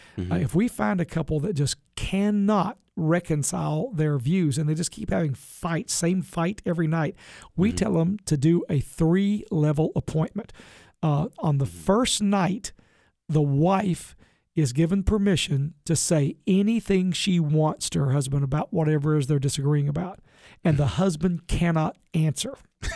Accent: Kentucky, United States; invited me to do marriage training conferences all over the state of Kentucky. That's my home state, so I was very happy to do that.

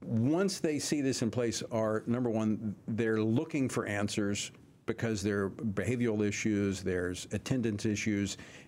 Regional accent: Ohio, United States; born there; We share that in common. I was born outside of Cincinnati.

